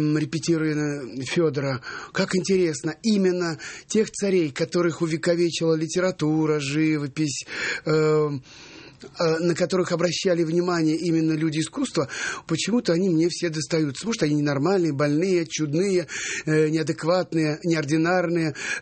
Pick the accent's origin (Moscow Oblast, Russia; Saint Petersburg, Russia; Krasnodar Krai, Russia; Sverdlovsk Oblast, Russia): Moscow Oblast, Russia; Orekhovo-Zuyevo; рост у меня 169, и родом я из Орехово-Зуево.